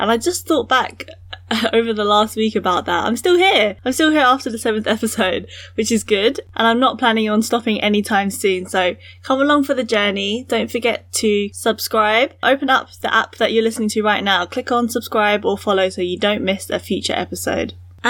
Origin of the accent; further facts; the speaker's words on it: United Kingdom; born there; I'm British-born Chinese and I felt like Asian voices, particularly from East and Southeast Asia, weren't represented well enough in the UK media.